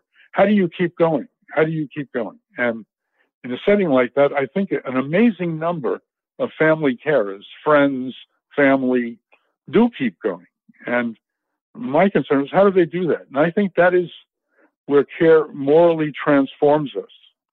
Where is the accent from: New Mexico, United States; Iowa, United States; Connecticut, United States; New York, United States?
New York, United States; New York City; I grew up in New York City and socialized in the 1940s and 50s and was a rough kid who was on his way probably to delinquency